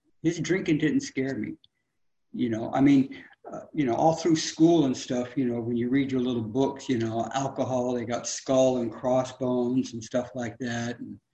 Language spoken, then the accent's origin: English; California, United States; also born or lived in Detroit; I was born in Detroit and come out to California when I was about 6 years old, 5 years old, something like that.